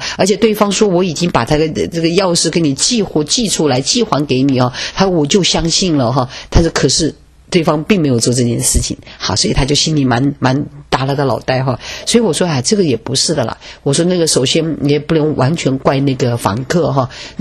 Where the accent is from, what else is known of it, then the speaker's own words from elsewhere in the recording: China; 因为我们中国人哈，那吃哈可是不得了的事情。